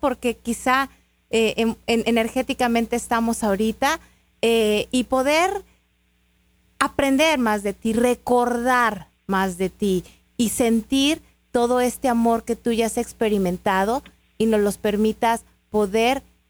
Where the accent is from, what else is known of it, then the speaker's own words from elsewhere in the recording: Mexico; now in Atlanta, United States; Porque aquí vivo y soy mexicana, pero ya yo no creo que soy de ningún país, soy de todo el mundo.